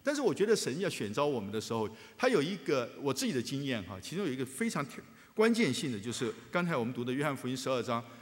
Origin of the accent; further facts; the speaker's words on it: China; 对，这就是我们中国人讲"这山望那山高"啊。